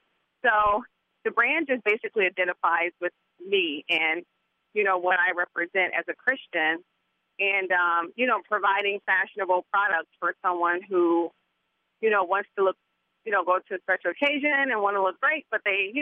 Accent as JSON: {"language": "English", "town": "Dayton", "region": "Ohio", "country": "United States", "lives_now": "New York City, United States", "said": "I'm originally from Dayton, Ohio."}